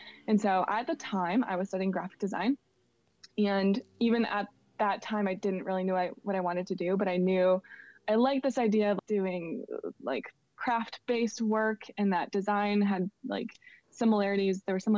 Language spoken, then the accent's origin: English; Wisconsin, United States; So I ended up, I grew up in Wisconsin and I was really passionate about basketball.